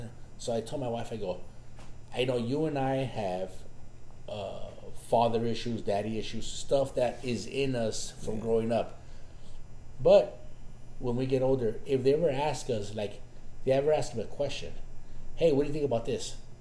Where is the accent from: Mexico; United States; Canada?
Mexico; You and I, we're Mexican, and we come from Mexican upbringing.